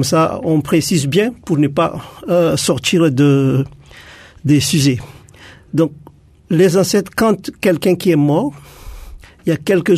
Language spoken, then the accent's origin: French; Madagascar; now in Réunion; Je suis originaire de Madagascar, qui sort de 4 grandes tribus de Madagascar. Du Nord, Sakala, Vantakar, des Mernes, et des Betsileo et des Antechaks.